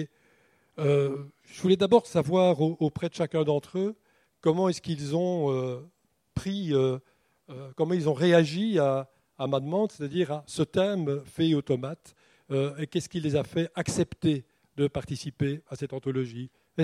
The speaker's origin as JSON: {"language": "French", "country": "Belgium", "said": "Je voulais des Belges, par exemple, parce que je suis belge."}